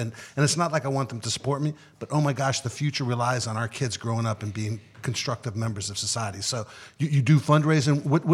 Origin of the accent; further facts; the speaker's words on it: West Coast, United States; Growing up on the West Coast, I am a 49ers fan of some sort